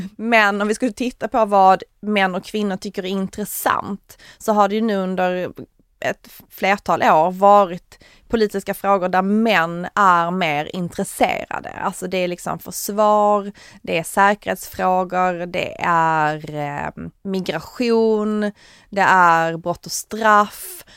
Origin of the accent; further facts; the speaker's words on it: Simrishamn, Skåne, Sweden; min hemkommun, Simrishamn.